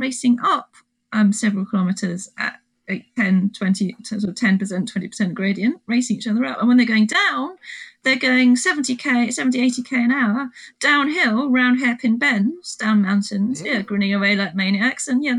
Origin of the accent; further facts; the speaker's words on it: United Kingdom; There's a British guy winning at the moment actually, but I don't want him to win even though he is from my home country.